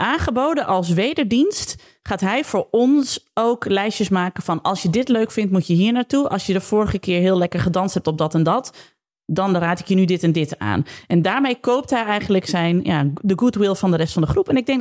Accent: Zwolle, Overijssel, Netherlands; Maar dat komt omdat ik uit Zwolle kom. En daar zijn de mensen gewoon relaxed en oké.

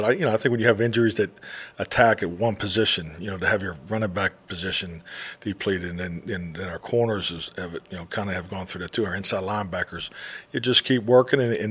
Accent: Pittsburgh, Pennsylvania, United States; I think as a young kid growing up in Pittsburgh, that's what you know.

